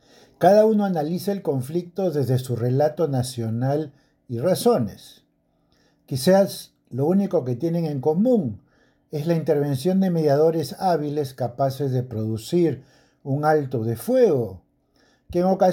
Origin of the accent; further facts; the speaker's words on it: Peru; Una de las cosas que en lo personal como peruano me tienen tomado en mis tribulaciones diarias